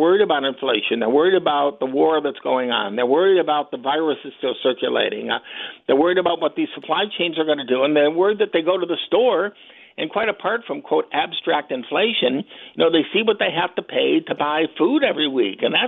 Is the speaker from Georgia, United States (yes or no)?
no; Detroit, Michigan, United States; Yeah, well, you know, I grew up in Detroit